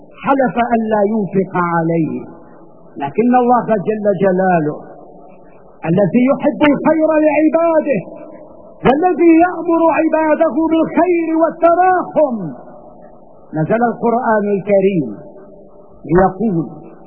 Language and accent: Arabic; Syria; أي تكرمة لنا كسوريين بعد هذه التكرمة؟